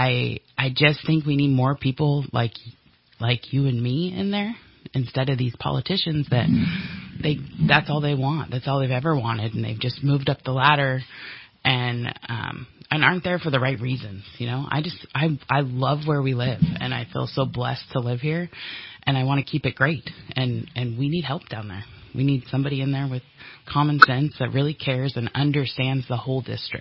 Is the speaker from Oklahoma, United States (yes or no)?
no; California, United States; So I am a small town girl. I grew up in Siskiyou County, married my high school sweetheart.